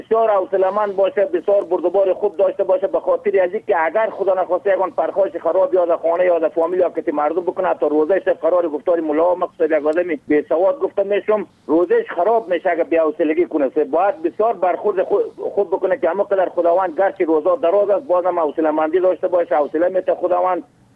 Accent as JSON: {"language": "Persian", "town": "Ajar", "region": "Bamyan", "country": "Afghanistan", "lives_now": "Kahmard, Afghanistan", "said": "اصلا از قریه آجر، فعلا باشنده قریه قاغوری کهمرد، ولسوالی کهمرد، ولایت ما بامیان صاحب."}